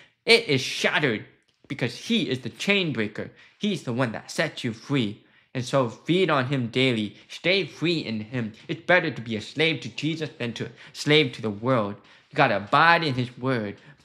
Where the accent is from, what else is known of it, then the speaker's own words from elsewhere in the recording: United States; born there; I'm actually Taiwanese, and I was born in the States, and I live in California right now.